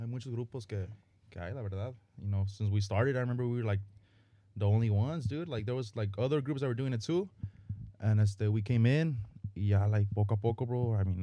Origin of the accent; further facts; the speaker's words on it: Salinas, California, United States; From Salinas, California.